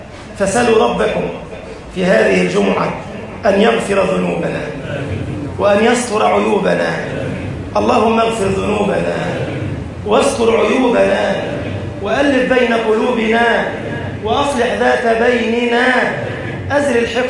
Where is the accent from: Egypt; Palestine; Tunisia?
Egypt; اجعل بلدنا مصر أمنا أمانا